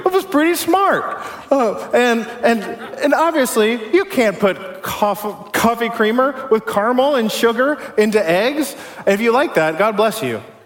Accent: Ohio, United States; Actually, I am from Ohio, so I really, really do love Ohio.

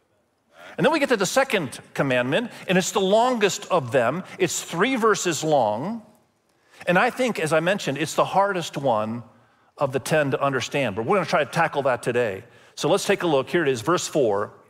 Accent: Indonesia; many of you know that I grew up in Indonesia

